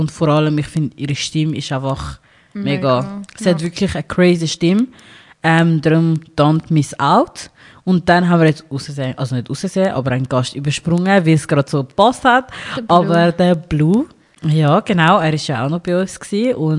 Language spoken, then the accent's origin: German; Zurich, Switzerland; vor allem eben ich als Zürcherin